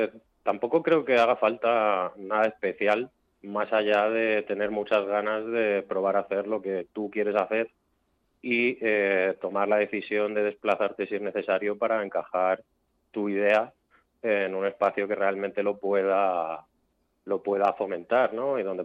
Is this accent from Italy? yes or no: no; Valdemoro, Community of Madrid, Spain; Yo soy madrileño, he vivido la mayor parte de mi vida en Valdemoro, al sureste de Madrid.